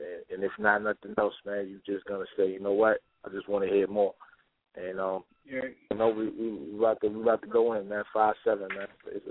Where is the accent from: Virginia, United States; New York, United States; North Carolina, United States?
New York, United States; Queens; Oh, well, I'm from Queens, New York, Left Rack City to be exact.